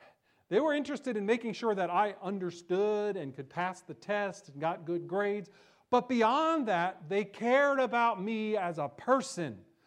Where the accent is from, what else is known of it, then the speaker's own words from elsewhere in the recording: New Jersey, United States; I grew up in New Jersey, and I've been in many places throughout this country, so I know how people think about New Jersey, and I've heard this thing before.